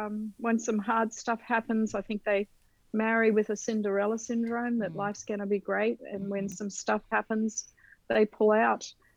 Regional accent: Australia; moved away; We are originally from Australia, but moved here 30 years ago.

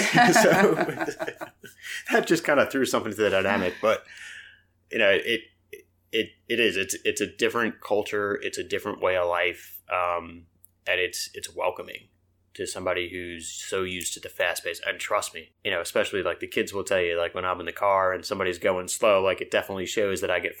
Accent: New York, United States; So I'm not just from here. I'm from the complete opposite of here. So I grew up on Long Island.

